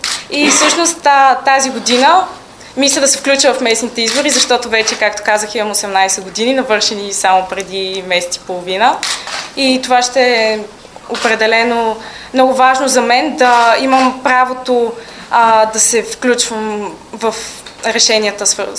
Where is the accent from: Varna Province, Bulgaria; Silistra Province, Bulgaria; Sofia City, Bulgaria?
Sofia City, Bulgaria; Sofia; на 18 години съм от София и уча в 91-ва немска езикова гимназия.